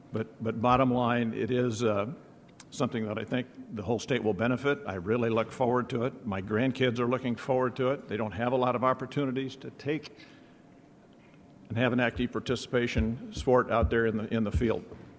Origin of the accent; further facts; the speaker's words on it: Iowa, United States; I'm from Central Iowa